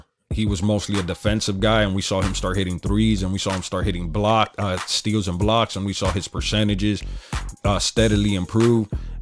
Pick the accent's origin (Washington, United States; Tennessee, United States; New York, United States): New York, United States; New York City; Well, I grew up in New York City, and I hated the Knicks.